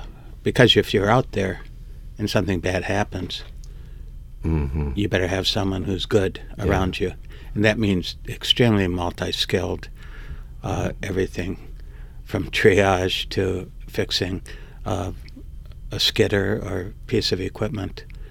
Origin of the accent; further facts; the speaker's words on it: Detroit, Michigan, United States; even though I'm from Detroit, I spent my summers in the UP in a remote farm.